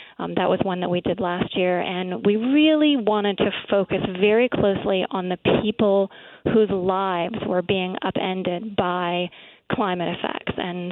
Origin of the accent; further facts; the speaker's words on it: Alaska, United States; And we've also sent reporters to Alaska, my home state, as you mentioned